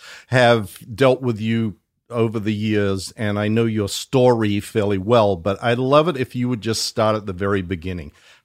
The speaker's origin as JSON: {"language": "English", "country": "Australia", "said": "I'm so excited today because we have a special guest from my home country."}